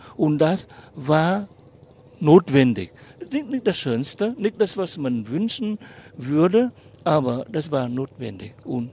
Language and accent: German; Southern Vietnam, Vietnam; German is a second language; Ich sehe auch als Vietnamese, der im Süden aufgewachsen ist